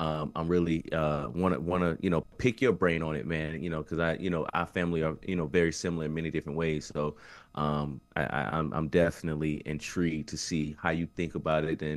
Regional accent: North Carolina, United States; also born or lived in New York; My family, you know, most of my family is in New York, but I grew up primarily in the South. So, right. you know, back and forth between, you know, North Carolina and North Carolina and New York.

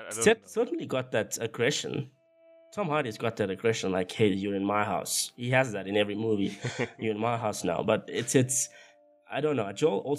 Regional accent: India; As an Indian person, I feel like that's an attack, Ash, because I wait for sales almost every month.

